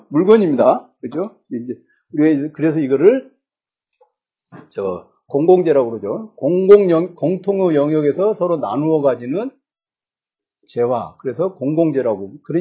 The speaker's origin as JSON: {"language": "Korean", "region": "Seoul", "country": "South Korea", "said": "저는 서울 사람이지만, 서울에 살고 있지만"}